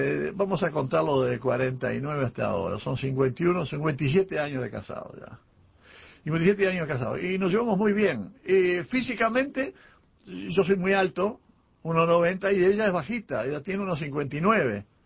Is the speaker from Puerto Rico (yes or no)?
no; Uruguay; Somos todos uruguayos.